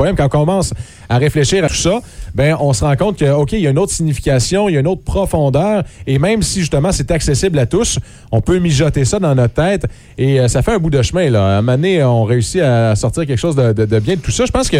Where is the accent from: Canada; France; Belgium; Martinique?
Canada; Gatineau, Quebec; moi, je suis de Gatineau. J'ai pas côtoyé toute ma vie les deux cultures